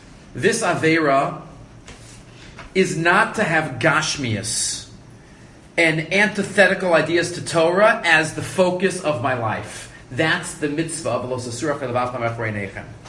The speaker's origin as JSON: {"language": "English", "town": "Far Rockaway", "region": "New York", "country": "United States", "tie": "born or raised there", "said": "I grew up in Far Rockaway, so some of you might know the Five Towns on Central Avenue."}